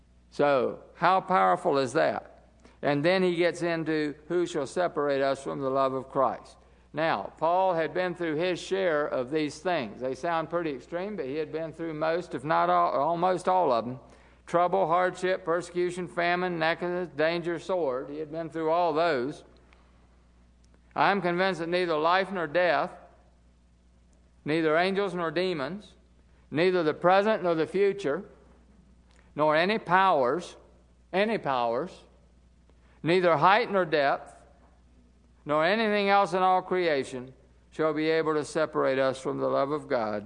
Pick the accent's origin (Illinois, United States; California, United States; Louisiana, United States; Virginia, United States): Virginia, United States; Chesapeake; He's not for me because I'm from Chesapeake.